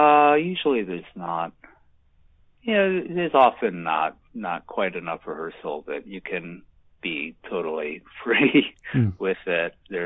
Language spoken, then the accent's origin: English; Detroit, Michigan, United States; I'm originally from the Detroit area, but I hired into the Oregon Shakespeare Festival in Ashland in 1992 as a full-time musician.